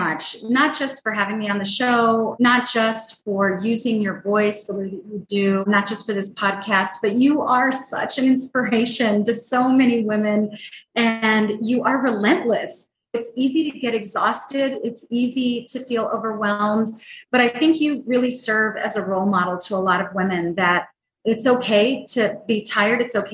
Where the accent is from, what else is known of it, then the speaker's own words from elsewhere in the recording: El Paso, Texas, United States; I am born and raised in El Paso, Texas. I raised my kids in El Paso, Texas. I'm a third generation El Pasoan. I am truly a woman of the border.